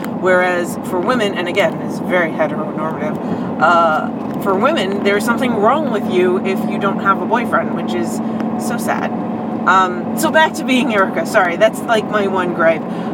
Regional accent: New York, United States; whereas I grew up in New York, and that's a much larger community.

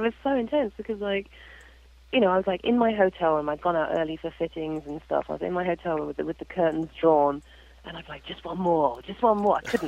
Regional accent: England, United Kingdom; when I went in and met with the boys, I'm like, you know, obviously I'm English.

